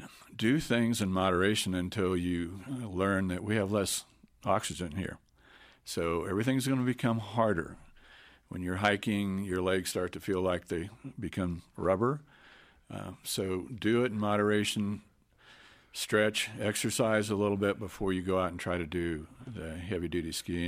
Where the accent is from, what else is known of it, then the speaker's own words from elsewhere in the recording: Kansas, United States; I came from Kansas originally, and it's a completely different culture change here.